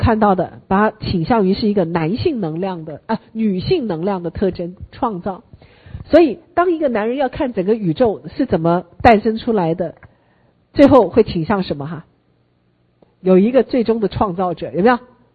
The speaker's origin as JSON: {"language": "Chinese", "country": "China", "said": "以前的我们中国人的皇帝旁边都要会观星象的"}